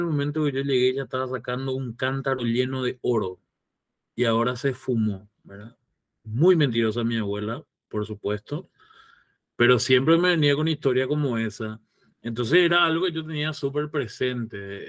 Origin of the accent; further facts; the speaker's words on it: Coronel Oviedo, Caaguazú, Paraguay; yo crecí en Coronel Oviedo. Cuando yo crecí era un pueblito chiquitito, o cuando yo era un niño, ¿verdad?